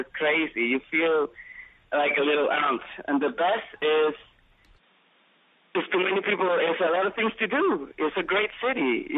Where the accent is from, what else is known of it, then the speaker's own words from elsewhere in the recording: Puerto Rico; I'm from Puerto Rico.